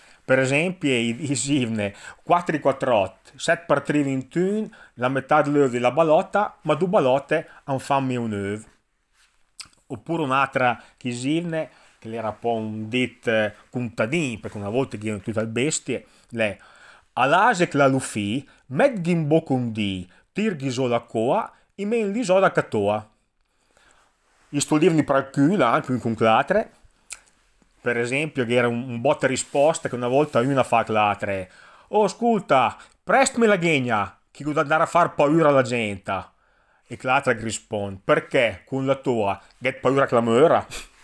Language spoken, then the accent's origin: Italian; Castelnuovo, Emilia-Romagna, Italy; Però io sono nato e cresciuto a Castelnuovo. Mia mamma è del mar, un paese sotto la Preda, e mio padre è alla bordo del Meuse, una borgata vicino a Rusan. In casa abbiamo sempre parlato al dialetto